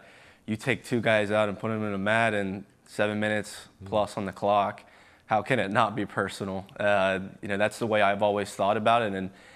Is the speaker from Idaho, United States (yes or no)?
no; Pennsylvania, United States; And I think growing up in Pennsylvania, wasn't always used to this kind of rivalry.